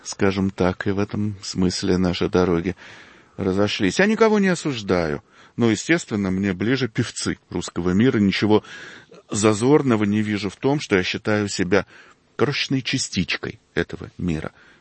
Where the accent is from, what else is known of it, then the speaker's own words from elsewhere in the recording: Moscow, Russia; а мы москвичи, да.